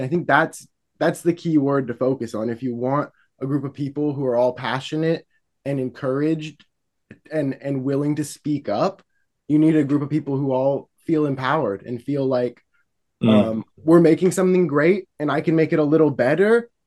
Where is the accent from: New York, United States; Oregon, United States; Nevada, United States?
Oregon, United States; Eugene; And we're from Eugene, Oregon, which is like, it's hippie central over here.